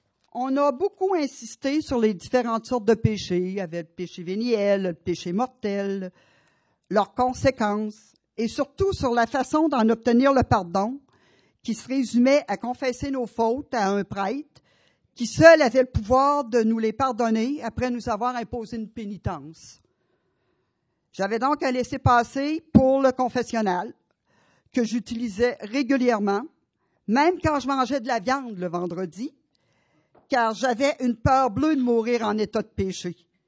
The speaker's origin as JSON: {"language": "French", "town": "Quebec City", "region": "Quebec", "country": "Canada", "tie": "born there", "said": "je suis née à Québec en 1947. Fait que pour vous éviter de compter, j'ai 62 ans."}